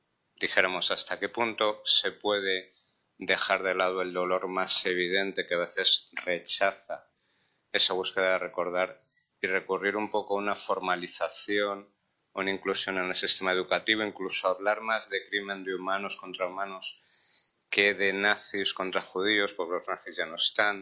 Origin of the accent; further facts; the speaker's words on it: Spain; como español de cultura católica que lo soy